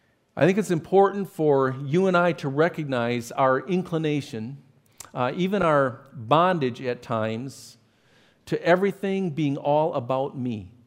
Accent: United States; born there; I am grateful to God for making me a part of this country and born in this country.

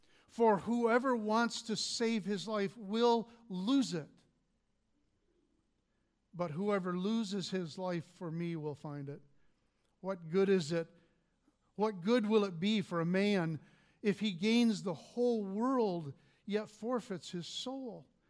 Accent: Lewisburg, Pennsylvania, United States; or Lewisburg, Pennsylvania, my hometown

